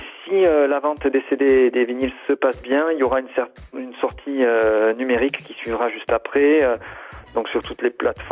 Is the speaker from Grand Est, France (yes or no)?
no; Nouvelle-Aquitaine, France; moi, je viens de la région du Pays Basque